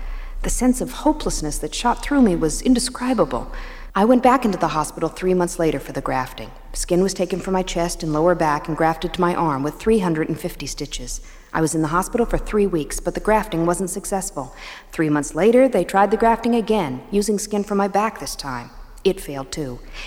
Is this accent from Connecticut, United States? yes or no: yes; Greenwich, Connecticut, United States; I grew up in Greenwich, Connecticut, in a wonderful family environment.